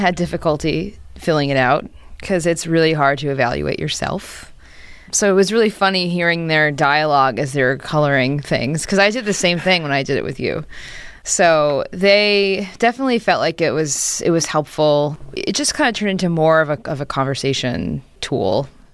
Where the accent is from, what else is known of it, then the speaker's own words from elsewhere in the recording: New York, United States; We went to a call center and we're all from New York.